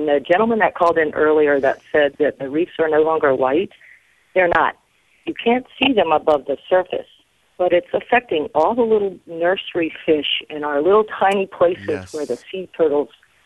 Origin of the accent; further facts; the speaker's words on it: Fort Lauderdale, Florida, United States; now in Palatka, United States; I'm a third-generation Floridian, and I'm from the Fort Lauderdale area, born and raised down there, and Navy, my whole family's Navy